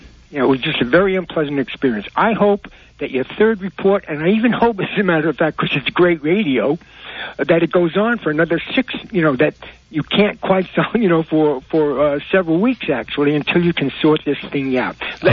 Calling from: Manhattan, New York, United States; I'm from Manhattan.

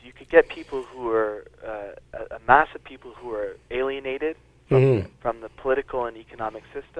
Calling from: New York City, New York, United States; I'll just use the U.S. because that's, I'm speaking from New York, and I'm seeing some of the actions that are taking place in New York City right now.

